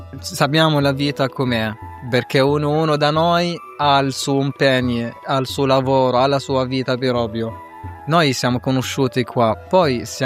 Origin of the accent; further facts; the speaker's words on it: Jordan; Italian is a second language; now in Italy; sono palestinese nato e cresciuto in Giordania.